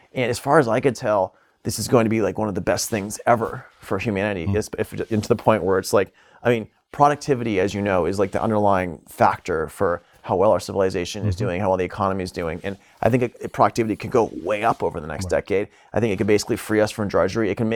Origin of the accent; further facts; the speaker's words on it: United States; You know, I have places around the United States, but I'm making my stand here. I'm an American.